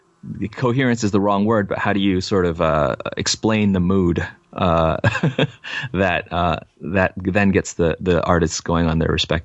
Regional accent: California, United States; I can say as a Californian, in very absurdist terms.

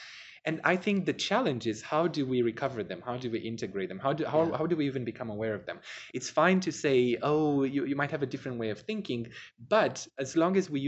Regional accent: Romania; English is a second language; also born or lived in United Kingdom / Denmark; now in Switzerland; I grew up in Romania, but I studied in the UK, I worked in Denmark, now in Switzerland.

